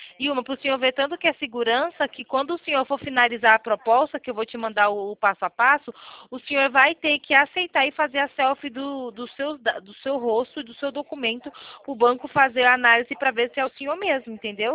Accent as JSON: {"language": "Portuguese", "town": "Itatiba", "region": "São Paulo", "country": "Brazil", "said": "eu sou aqui de São Paulo, Itatiba."}